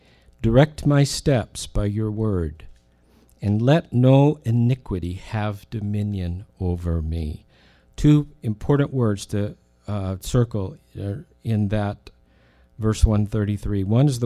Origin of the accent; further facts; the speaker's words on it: United States; I mean, I'm an American.